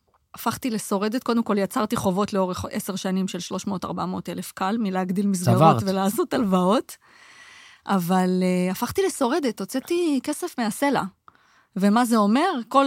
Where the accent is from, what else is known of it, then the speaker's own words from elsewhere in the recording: Jerusalem, Jerusalem District, Israel; moved away as an adult; now in Rishon LeZion, Israel; ובגיל 35 עשיתי חתיכת מהלך, ארזתי את הילדים שלי, ועזבתי את העיר שגדלתי בה, עזבתי את ירושלים לראשון, ושם בעצם התחלתי מאפס